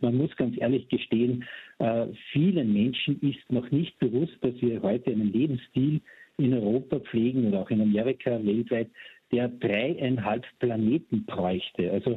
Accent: Austria; Wir als Österreicher oder Österreicherinnen haben da eine eigene Geschichte.

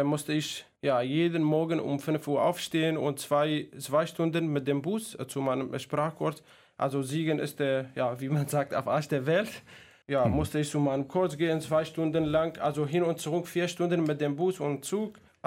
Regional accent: Mosul, Nineveh, Iraq; now in Germany; ich bin im Irak, also im Nordirak geboren, mit 5 Geschwistern aufgewachsen, bin dort zur Schule gegangen, wie alle anderen.

